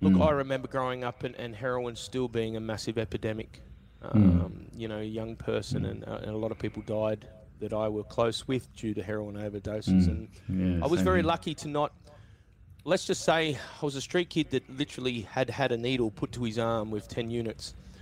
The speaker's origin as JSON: {"language": "English", "town": "Manly", "region": "New South Wales", "country": "Australia", "tie": "born or raised there", "said": "I was born in Manly"}